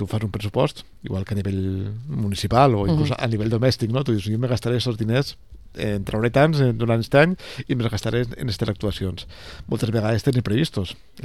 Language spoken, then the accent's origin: Catalan; Valencian Community, Spain; l'11% de la població, que som els valencians i valencianes.